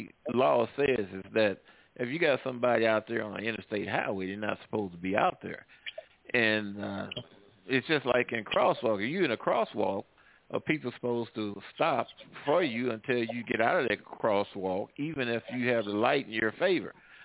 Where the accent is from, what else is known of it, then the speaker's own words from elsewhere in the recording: Ferguson, Missouri, United States; I'm from Ferguson, where Mike Brown was.